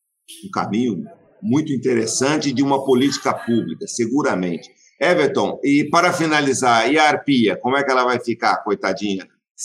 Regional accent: Southeast, Brazil; Nós somos do Sudeste.

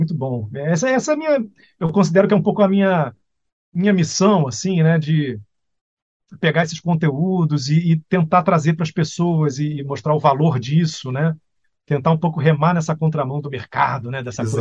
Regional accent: Rio de Janeiro, Brazil; Sim, moro no Rio, sou carioca e moro no Rio.

